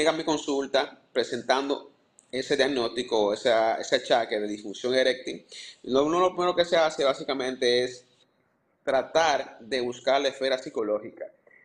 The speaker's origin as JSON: {"language": "Spanish", "town": "Nagua", "region": "María Trinidad Sánchez", "country": "Dominican Republic", "tie": "born or raised there", "said": "Yo soy oriundo de Nagua. Yo me nací y me crié allá."}